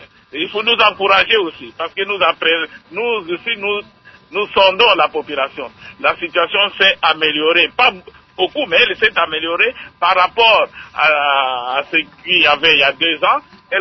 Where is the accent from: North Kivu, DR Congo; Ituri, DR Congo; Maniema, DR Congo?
North Kivu, DR Congo; Goma; Je viens de Goma, des quartiers comme la commune de Lunga.